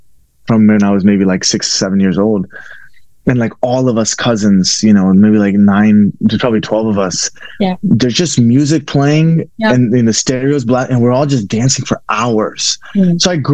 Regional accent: San Diego, California, United States; also born or lived in Haryana, India; Yes, I was born in India. I was born in Haryana, but mainly grew up in San Diego.

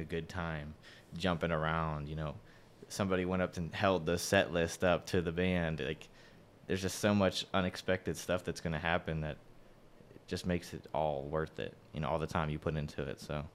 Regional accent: East Liverpool, Ohio, United States; I had a nice drive up here from East Liverpool, my hometown.

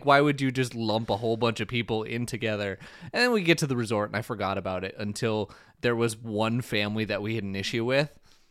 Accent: Minnesota, United States; Like, "Oh … we're from Minnesota."

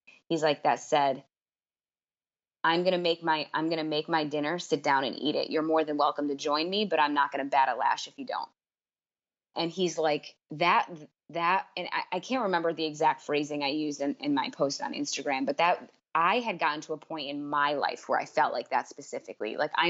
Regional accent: New York City, New York, United States; like, as a New Yorker, you can see it on the train

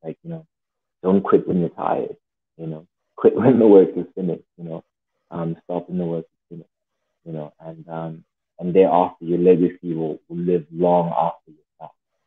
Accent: Zimbabwe; You know, I'm from Zimbabwe, right?

